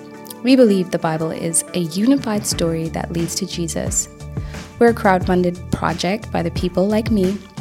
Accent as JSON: {"language": "English", "country": "Zimbabwe", "said": "I'm from Zimbabwe. … dinopaku Zimbabwe."}